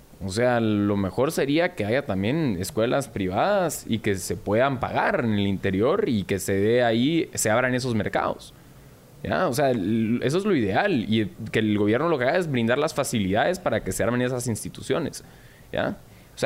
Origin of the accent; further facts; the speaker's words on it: Guatemala; yo creo que en primer lugar creo que todos somos guatemaltecos.